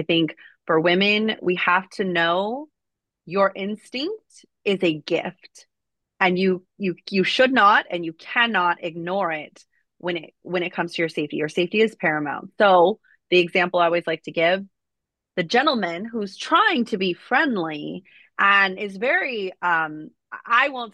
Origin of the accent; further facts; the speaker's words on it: United States; I am an American who was born and raised in America.